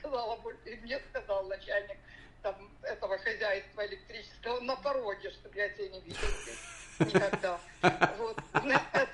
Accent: Vinnytsia Oblast, Ukraine; moved away as an adult; now in United States; Нет, я родом с Винницкой области.

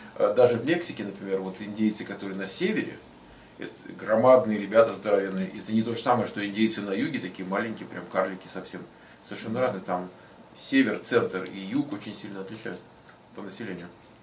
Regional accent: California, United States; когда они узнавали, что мы из Калифорнии, они приходили в такое состояние возбуждения

